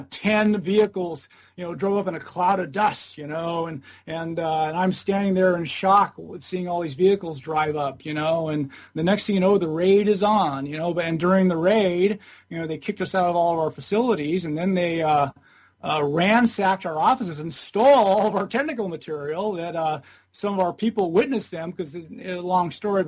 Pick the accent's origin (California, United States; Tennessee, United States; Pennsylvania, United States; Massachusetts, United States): California, United States; Ventura; we ended up back in my hometown of Ventura, California, by 1987.